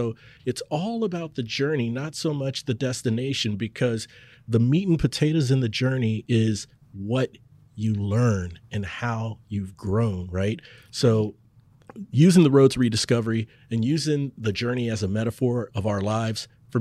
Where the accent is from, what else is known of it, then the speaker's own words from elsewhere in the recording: Cincinnati, Ohio, United States; now in North Texas, United States; And then I had to move to North Texas. I'm from Cincinnati.